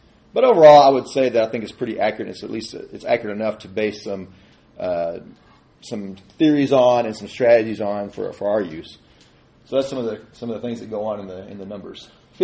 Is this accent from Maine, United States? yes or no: no; Fort Worth, Texas, United States; I grew up in Fort Worth, Texas, graduated from Texas A&M.